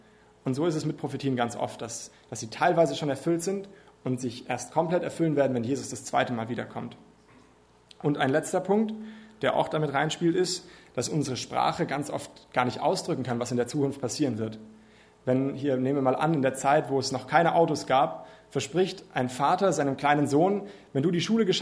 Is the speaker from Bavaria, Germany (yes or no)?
yes; Munich, Bavaria, Germany; Ich als Münchner darf den Vergleich benutzen.